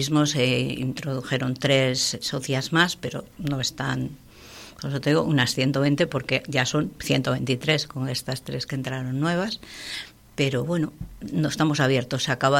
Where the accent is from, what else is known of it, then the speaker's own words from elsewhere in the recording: Laredo, Cantabria, Spain; somos todos de Laredo, queremos estar